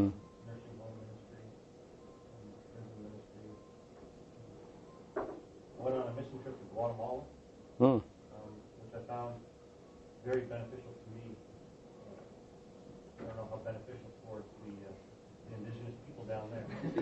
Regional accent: Ontario, Canada; I grew up in Ontario, Canada.

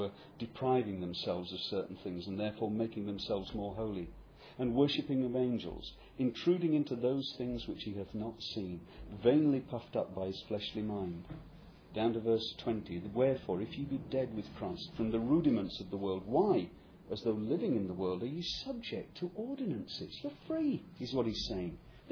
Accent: England, United Kingdom; it will still be Saturday back in England. So I'm English, so I'm not breaking the Sabbath.

